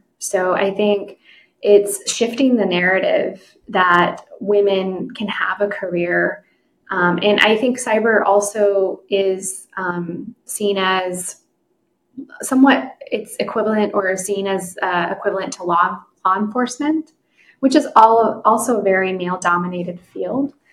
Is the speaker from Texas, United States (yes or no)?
yes; Texas, United States; I'm from Texas. We can trace my great grandfather's family back to Spain, but there's also an indigenous part of my family that's been here in the United States.